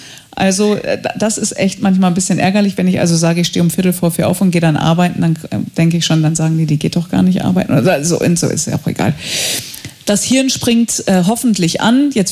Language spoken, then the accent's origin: German; Datteln, North Rhine-Westphalia, Germany; Ich komme aus Datteln, Sie haben es vorhin gesagt, also aus der Nähe von Dortmund.